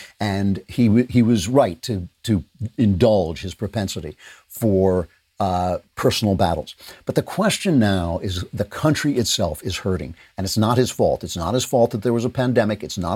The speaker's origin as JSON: {"language": "English", "country": "United States", "said": "Just to say, I'm an American, I'll do any joke I want."}